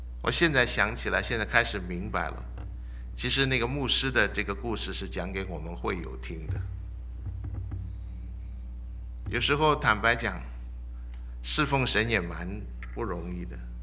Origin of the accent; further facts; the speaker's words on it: China; 当时的人不懂得像我们中国人这么养生，要把水煮热了来喝